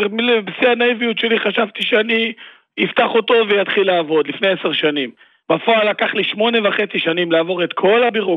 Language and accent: Hebrew; Nahariya, Northern District, Israel; אני מנהריה, יליד נהריה, אוהב נהריה.